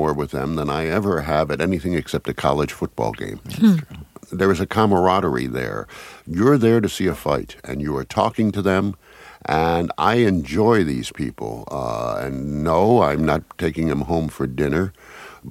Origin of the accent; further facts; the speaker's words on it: the South, United States; I just don't think that that's what I was raised in the South to be about.